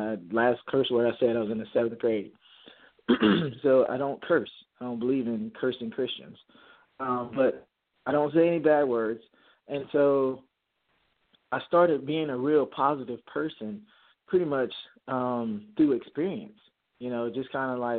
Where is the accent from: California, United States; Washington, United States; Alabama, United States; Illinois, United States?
Alabama, United States; Mobile; born there; When I was born in Mobile, Alabama. So Roll Tide, for anyone's out there, the Tide fans, we got too much Bama in us.